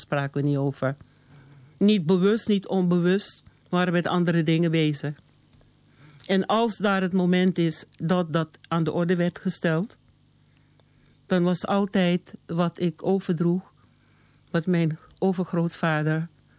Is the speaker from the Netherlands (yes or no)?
no; Suriname; Als Surinamers. Afro-Surinamers, zwarte mensen uit Suriname